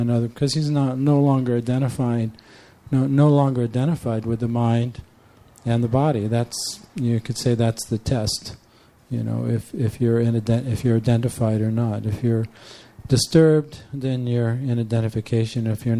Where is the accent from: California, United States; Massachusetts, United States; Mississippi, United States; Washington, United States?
California, United States; San Francisco; yes, I grew up in San Francisco. That's who I am.